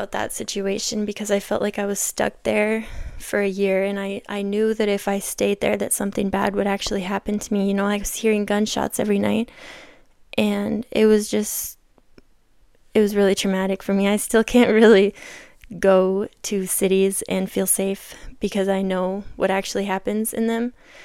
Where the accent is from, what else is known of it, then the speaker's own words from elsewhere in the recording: Minnesota, United States; And otherwise, I am born and raised in Minnesota, a small town girl.